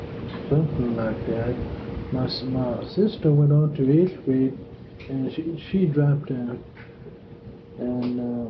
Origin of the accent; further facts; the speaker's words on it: Mississippi, United States; I was raised in the Kemper County area for about 20 years, something like that.